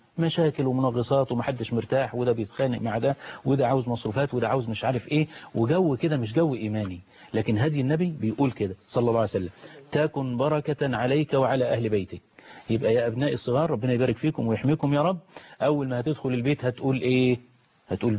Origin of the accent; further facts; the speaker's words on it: Egypt; بلدنا مصر